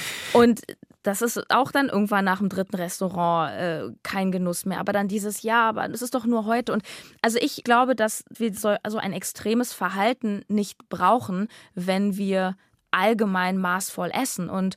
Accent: Berlin, Germany; damit verbinde ich einfach auch meine Heimat Berlin

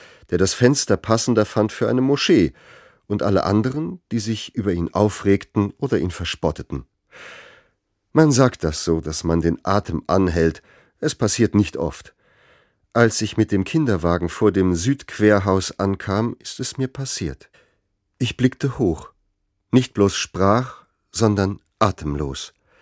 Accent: Cologne, North Rhine-Westphalia, Germany; Er preist nicht Gott, sondern die Kölner. Ich mag das. Nicht nur als Kölner.

